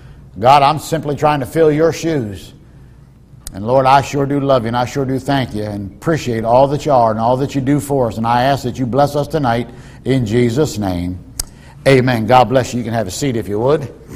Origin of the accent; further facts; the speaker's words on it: New Jersey, United States; also born or lived in Philadelphia; Look, I'm from the communist state of, I was born in Philadelphia, communist state of New Jersey.